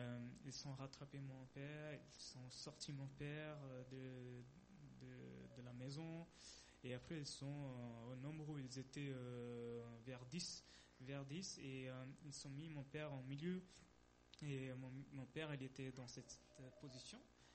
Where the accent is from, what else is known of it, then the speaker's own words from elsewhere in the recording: South India, India; Du coup, nous, normalement, on vient du sud de l'Inde.